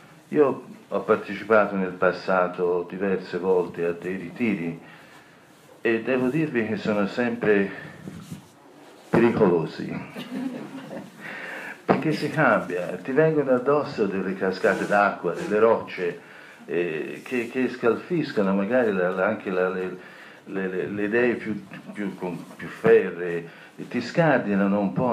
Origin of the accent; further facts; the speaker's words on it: Florence, Tuscany, Italy; vengo da Firenze.